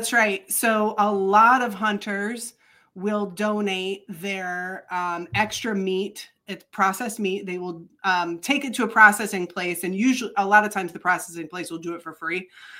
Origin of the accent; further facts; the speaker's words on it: Michigan, United States; I'm from Michigan. Michigan is a very big hunting state, big time hunting state, more than Pennsylvania for sure. And I just grew up.